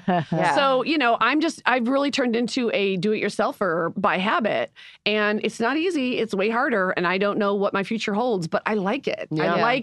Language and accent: English; Chicago, Illinois, United States; Yes, because I'm from Chicago.